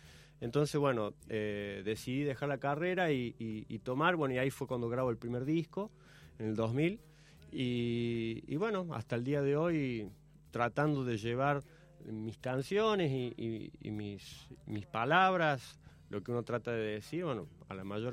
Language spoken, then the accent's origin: Spanish; La Rioja, Argentina; now in Córdoba, Argentina; Este es uno de los primeros temas que yo hice cuando me vine de La Rioja a Córdoba.